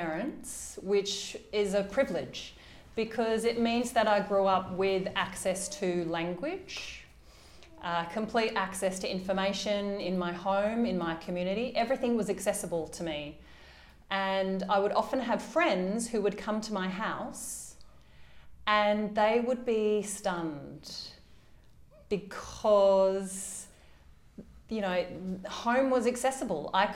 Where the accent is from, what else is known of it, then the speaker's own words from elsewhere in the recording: Tasmania, Australia; I was from Tasmania, which was even smaller than that. We were the only deaf family in all of Tassie.